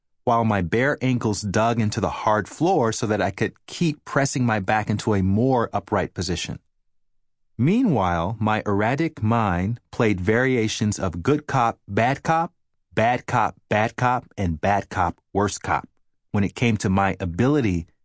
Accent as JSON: {"language": "English", "region": "Alabama", "country": "United States", "tie": "born or raised there", "said": "Could it have been all the fast food and soda pop I consumed while growing up in Alabama?"}